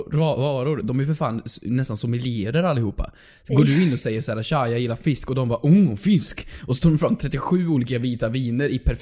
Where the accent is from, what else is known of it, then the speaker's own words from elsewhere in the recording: Värmland, Sweden; Hemma i Värmland.